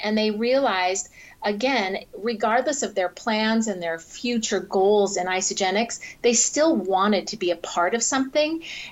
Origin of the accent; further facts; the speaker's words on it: Boise, Idaho, United States; now in Arizona, United States; I'm from Idaho and I moved to Arizona.